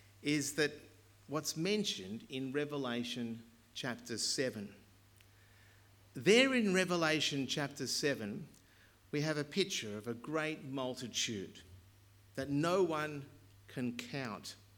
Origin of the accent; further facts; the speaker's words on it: Australia; pick it up with a theme in our Bible teaching this morning and get us to think, what does this mean as Australian Christians?